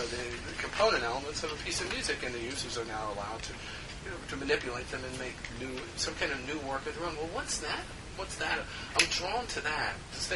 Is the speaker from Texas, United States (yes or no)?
no; New Jersey, United States; I did a reading in my hometown in New Jersey, and some of the members of my family were there